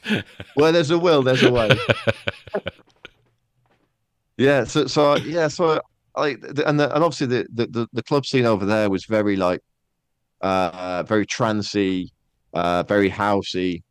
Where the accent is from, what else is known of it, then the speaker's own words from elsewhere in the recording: Netherlands; Growing up in Holland, like there's a big bar culture over there, so I was more of like into going to bars.